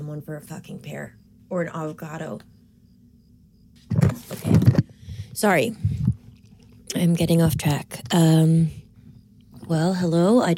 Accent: Baltimore, Maryland, United States; I am 31 years old. I'm from Baltimore, and I'm dying.

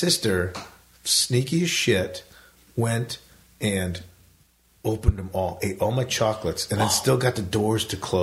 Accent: Chicago, Illinois, United States; I grew up in Chicago, but tell me how Georgia got cold in the winter, Dave.

